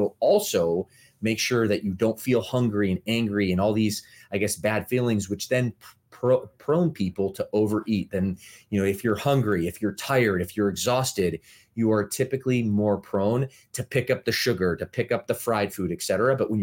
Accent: Midwest, United States; I was a huge Lakers fan back in the day, growing up in the Midwest.

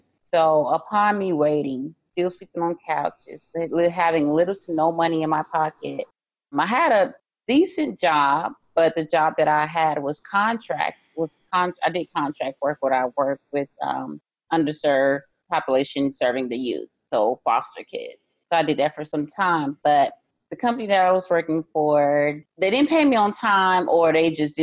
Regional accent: Miami, Florida, United States; also born or lived in Lakeland / Tallahassee; now in Atlanta, United States; Well, yeah, I'm originally from Miami, and my family and I, we moved to Lakeland, Florida, which is Central Florida. Then I've lived there for almost 10 years.

